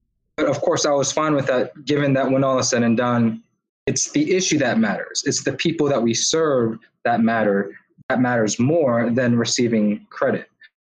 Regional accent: Georgia, United States; I care about my home state of Georgia just as much as they do.

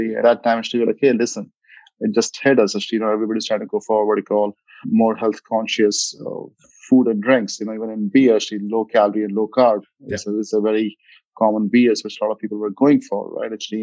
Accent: India; English is a second language; moved away as an adult; now in United States; as you can see from my accent, I'm from India, actually. So I grew up in India. Father was in Air Force. So we were all over the place in India, and did my bachelor's back home.

